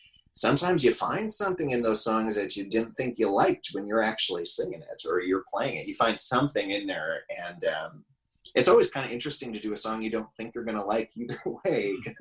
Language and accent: English; Racine, Wisconsin, United States; I grew up in Racine, Wisconsin. I'm so lucky to have grown up in Racine, Wisconsin for a lot of reasons.